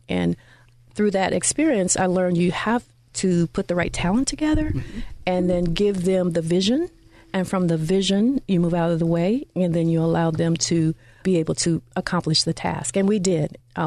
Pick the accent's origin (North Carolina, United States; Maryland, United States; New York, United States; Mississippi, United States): Mississippi, United States; However, my background is from, I'm reared from Mississippi, mm-hmm. born and reared, and the youngest of five.